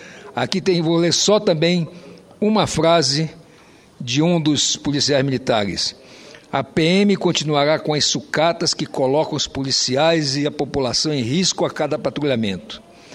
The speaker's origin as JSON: {"language": "Portuguese", "region": "Roraima", "country": "Brazil", "tie": "born there", "said": "eu que nasci em Roraima, mas filho de um cearense que foi para lá para trabalhar e viver lá, neto de paraibanos que também foram para lá"}